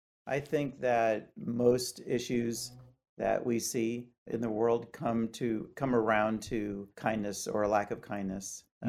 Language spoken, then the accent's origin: English; St. Louis, Missouri, United States; also born or lived in Illinois; now in Alameda, United States; I was born in Illinois and grew up in St. Louis, Missouri.